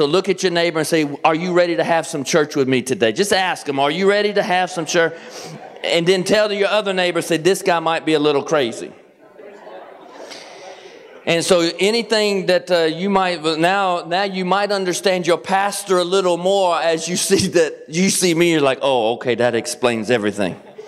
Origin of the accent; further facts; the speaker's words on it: Kentucky, United States; now in Georgia, United States; I am not from Northern Michigan. Have you figured that out yet? And I grew up in Kentucky. I live in Georgia. I'm a Southern boy.